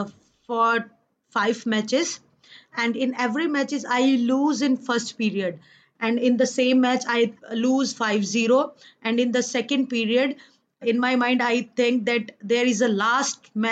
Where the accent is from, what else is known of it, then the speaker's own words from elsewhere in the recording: India; English is a second language; I'm first Indian woman to win Olympic bronze.